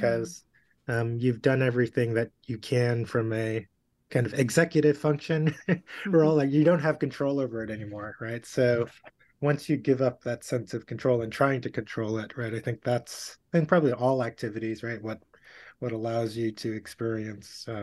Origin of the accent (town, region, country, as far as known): New York, United States; born or raised there; now in Wisconsin, United States